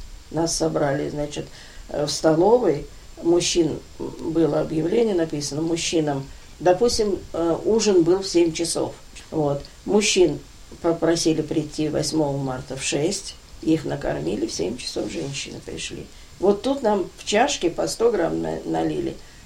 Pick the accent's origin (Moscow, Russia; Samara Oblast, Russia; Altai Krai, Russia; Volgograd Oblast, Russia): Moscow, Russia; Я же росла все время в Москве.